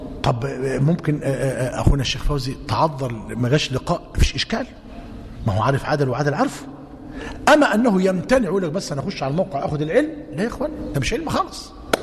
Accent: Bahrain; ما هو الانترنت ده انا بسميه عندنا في البحرين كده عزبه ملهاش رئيس

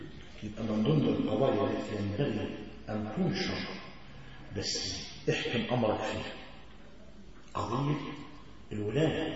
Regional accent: Egypt; فالوضع عندنا في مصر يا اخوانا اتسع الخلق على الواقع

